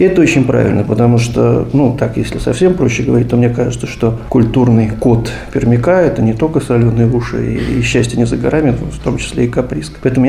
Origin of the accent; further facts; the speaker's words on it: Saint Petersburg, Russia; Менее важно, что я из Санкт-Петербурга